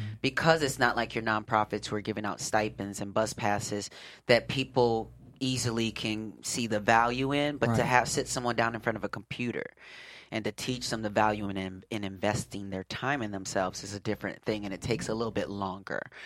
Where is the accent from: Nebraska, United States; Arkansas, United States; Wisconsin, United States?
Wisconsin, United States; No, I grew up in Wisconsin.